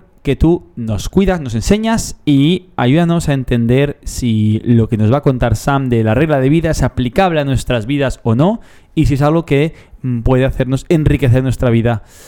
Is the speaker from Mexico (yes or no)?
no; Seville, Andalusia, Spain; Yo soy un sevillano ordenadísimo.